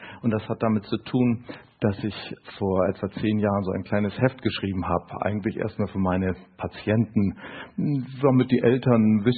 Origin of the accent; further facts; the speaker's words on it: North Sea coast, Germany; Und diese Welle ist sozusagen von der Nordsee, wo ich herkomme, den Rhein herauf